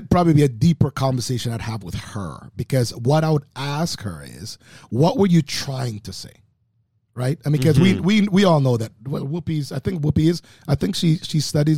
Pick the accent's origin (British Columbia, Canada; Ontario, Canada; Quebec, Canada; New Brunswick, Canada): Ontario, Canada; Oakville; also born or lived in Jamaica; coming from Jamaica, growing up in Oakville, I've been able to have like incredible friends for 30, 40, 50 years